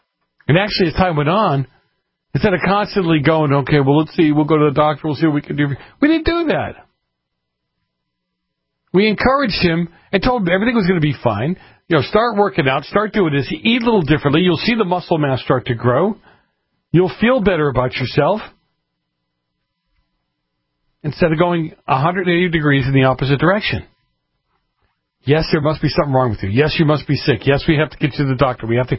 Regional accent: East Coast, United States; I grew up on the East Coast where the snow was.

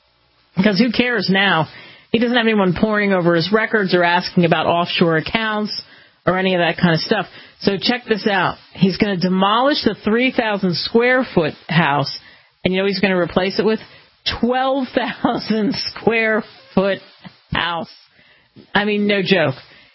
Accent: Cherry Hill, New Jersey, United States; Probably in my hometown, they'll probably see that too in Cherry Hill and, you know, all the way up Philadelphia and Trenton.

